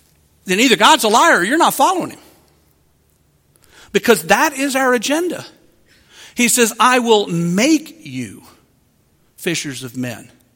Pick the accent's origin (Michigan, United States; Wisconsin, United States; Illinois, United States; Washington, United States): Wisconsin, United States; I grew up in Wisconsin, which is a big beer drinking state.